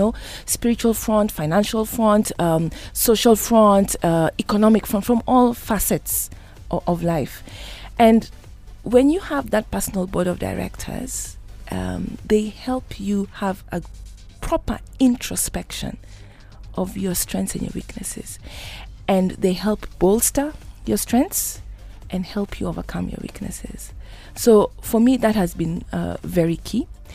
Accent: Kenya; English is a second language; I'm Kenyan

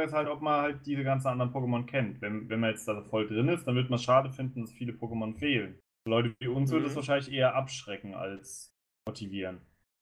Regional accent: Austria; aber bei uns in Österreich ist immer der Kasperl mit dem Pezibär gelaufen.

